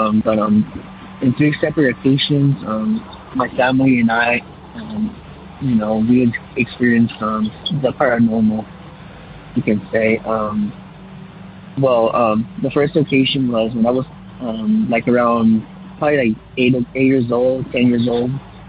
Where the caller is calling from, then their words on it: California, United States; I'm from California. … I just got into your podcast, so I decided to give you a call.